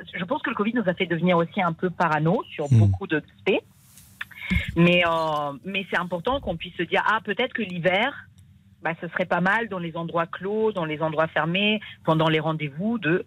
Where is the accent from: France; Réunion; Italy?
Italy; French is a second language; moi je suis italienne, je sais que nous les Italiens on a tendance